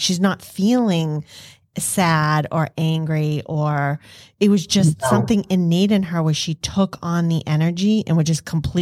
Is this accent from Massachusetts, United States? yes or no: yes; Massachusetts, United States; accent: Boston; Amen, sister, with my Boston accent.